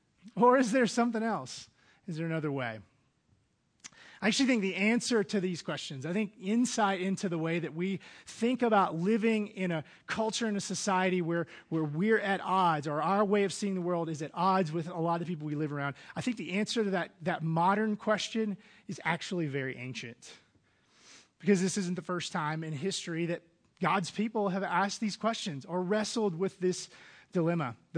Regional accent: Mississippi, United States; I've been following Jesus most of my life, and I grew up in Mississippi, the most religiously active place.

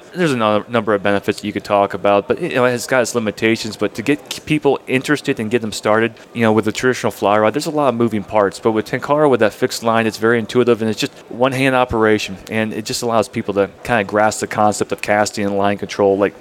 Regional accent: Germania, Pennsylvania, United States; So I basically grew up in the Pennsylvania-New York border in a small town called Germania. So it's in the middle of nowhere.

